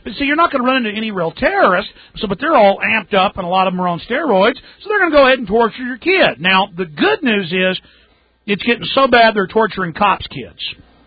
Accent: Rockwall, Texas, United States; When I grew up in Rockwall, Texas, outside Dallas, everybody knew the sheriff dealt the cocaine and the marijuana, okay?

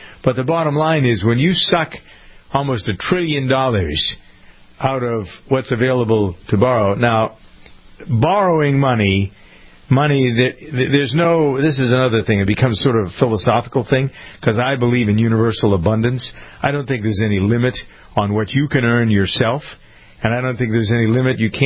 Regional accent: Framingham, Massachusetts, United States; we find it here in Framingham, my hometown

